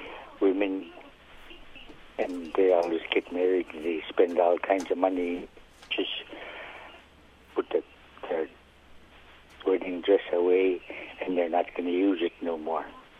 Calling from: Alaska, United States; Mighty Johnson River, that's connected to the mighty Kuskokwim River.

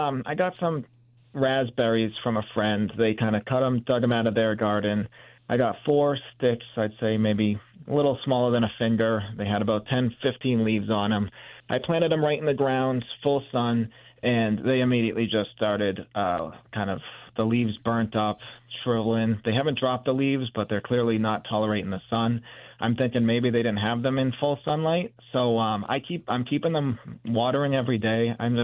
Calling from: Seekonk, Massachusetts, United States; Massachusetts, south of Boston, kind of between Boston and Providence, close to the Providence.

